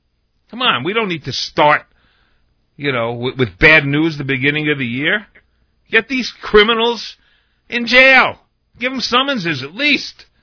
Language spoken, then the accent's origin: English; New York, United States; As a New Yorker, as a human being, and for somebody who loves New York.